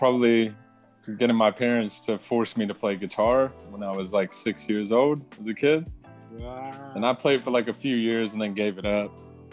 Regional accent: Portsmouth, South East England, United Kingdom; also born or lived in Orlando, United States; I grew up in Portsmouth in England, so that's down south. Not this kind of, it's a bit crummy, you know, it's not that nice.

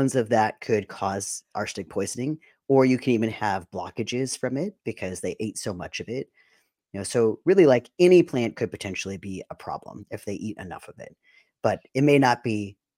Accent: California, United States; I'm from California, and I saw sago palms a lot.

